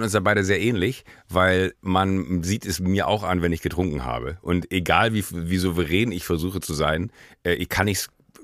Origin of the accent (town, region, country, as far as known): Munich, Bavaria, Germany